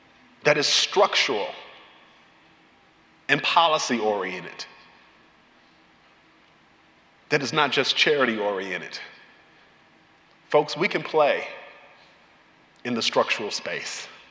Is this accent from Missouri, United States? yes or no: yes; Kansas City, Missouri, United States; And I come from Kansas City, Missouri, so you know, I'm not even hip to all the pronouns